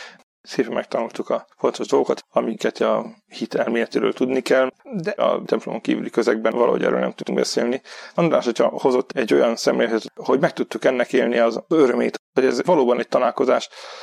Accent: Debrecen, Hajdú-Bihar, Hungary; Debrecenben születtem, ott nőttem fel. Szüleim mind a ketten zenészek, kórusvezetők. Mi az ő kórusaikkal nőttünk fel, alapvetően vallásos meggyőzési légkörben.

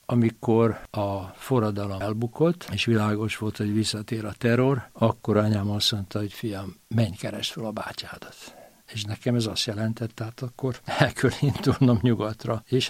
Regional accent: Budapest, Hungary; born there; Budapesten születtem. A háborús éveknek, hát eléggé a közepén, 41-es vagyok.

